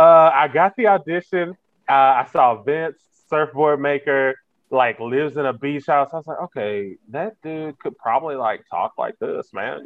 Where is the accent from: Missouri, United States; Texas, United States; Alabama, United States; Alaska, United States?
Texas, United States; I'm from the South. I'm from Texas.